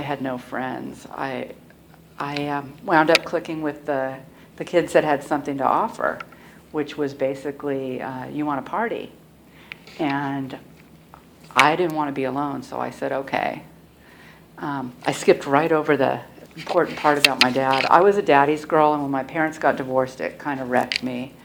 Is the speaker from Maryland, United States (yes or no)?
no; California, United States; born there; I was born in Southern California to middle-class Jewish parents, and it just went downhill from there.